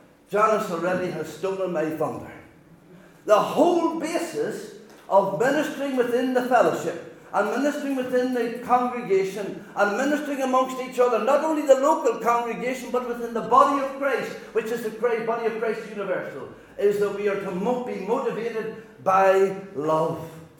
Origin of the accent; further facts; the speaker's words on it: County Monaghan, Ireland; I'm from Monaghan, by the way, not the north. I'm from Monaghan, and so this is the way we talk in Monaghan.